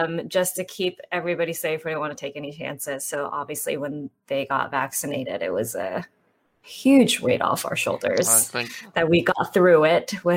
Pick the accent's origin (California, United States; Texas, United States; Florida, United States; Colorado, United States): California, United States; Torrance; It was great. I mean, I have no complaints. Torrance is a suburb outside of LA, but happens to be very diverse.